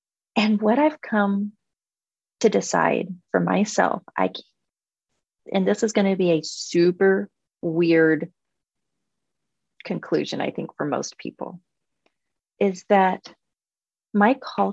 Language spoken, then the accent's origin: English; United States; But I'm an American girl, and I love Sunday football, and I love, I love Disneyland, and I love reality TV, and I love American culture.